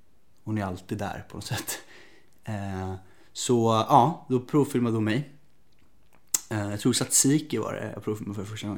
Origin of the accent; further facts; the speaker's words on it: Stockholm, Stockholm County, Sweden; I Triangelparken i Enskede, där jag är uppvuxen.